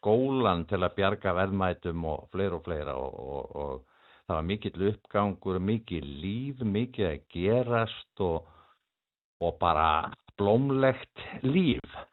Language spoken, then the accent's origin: Icelandic; Bolungarvík, Westfjords, Iceland; moved away as an adult; Ég fæddur og uppalinn í Sjávarplássi í Bolungarvík og var þar til, átti heima þar til tvítugs eða bara þannig til ég fór í leiklistina og hafði varla komið til Reykjavíkur áður sko.